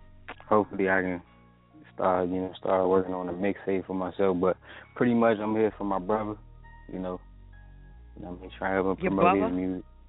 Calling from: Anderson, South Carolina, United States; I'm calling from Anderson, South Carolina.

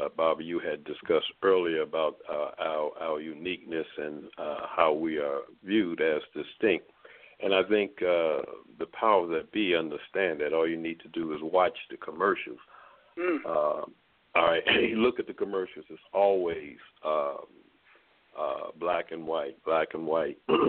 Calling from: Baltimore, Maryland, United States; I'm calling from Baltimore, Maryland.

